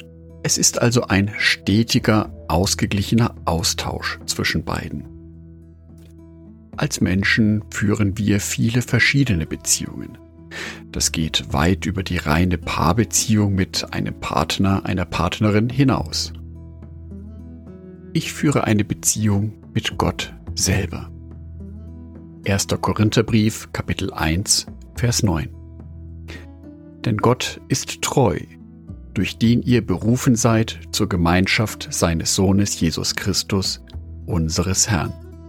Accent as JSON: {"language": "German", "town": "Nuremberg", "region": "Bavaria", "country": "Germany", "said": "für mich als Nürnberger noch eine Einschränkung des Bewegungsradius auf 15 Kilometer"}